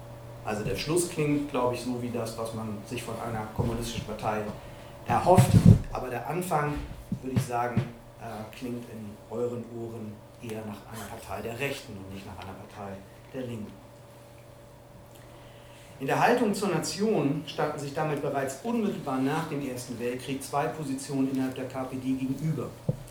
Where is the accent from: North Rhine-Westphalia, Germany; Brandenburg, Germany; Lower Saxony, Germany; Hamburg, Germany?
Hamburg, Germany; in Hamburg, wo ich herkomme